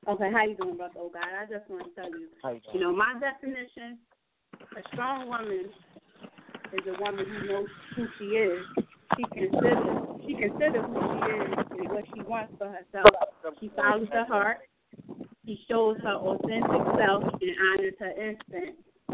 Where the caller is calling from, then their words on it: Philadelphia, Pennsylvania, United States; I'm calling from Philly.